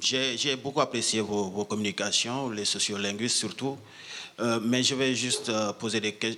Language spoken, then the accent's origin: French; Senegal; je viens du Sénégal